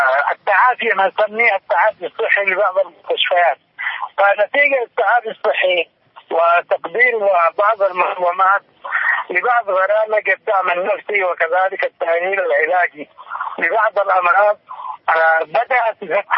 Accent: Yemen; في بلدنا اليمن

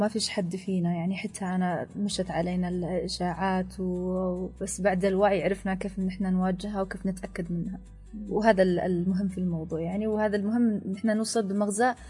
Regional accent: Yemen; مثل احنا يعني احنا كبلد الوضع عندنا مش مستقر تماما، فاحنا لازم احنا كشعب يمني

